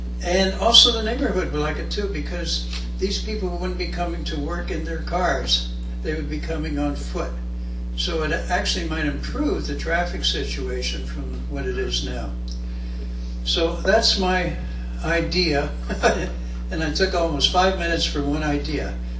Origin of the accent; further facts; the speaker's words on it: Bethlehem, Pennsylvania, United States; also born or lived in Washington, D.C.; I grew up in Bethlehem in a double home, actually a series of double homes, and until my parents finally had enough money to buy one. And I lived in a row house in D.C. for